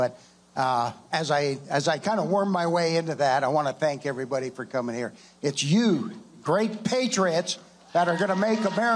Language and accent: English; Nevada, United States; And I want to tell you, I'm a Nevadan through and through.